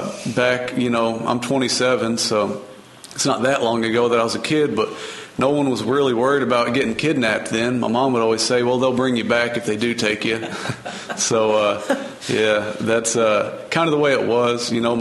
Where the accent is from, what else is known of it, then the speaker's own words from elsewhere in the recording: Kentucky, United States; I grew up in Western Kentucky, and I'm the youngest of five.